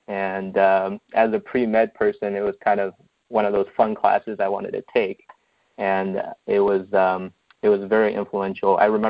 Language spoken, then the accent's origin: English; Harbin, Heilongjiang, China; I grew up in a city called Harbin, China, and it's spelled H-A-R-B-I-N. It's the biggest city in northeast China.